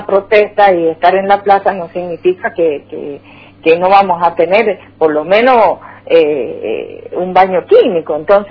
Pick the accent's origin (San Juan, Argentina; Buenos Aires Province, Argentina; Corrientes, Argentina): San Juan, Argentina; Yo soy la provincia de San Juan